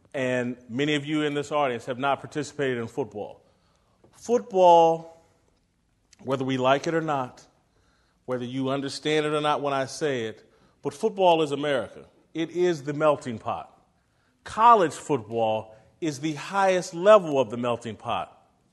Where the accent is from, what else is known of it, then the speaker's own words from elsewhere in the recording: United States; We're American.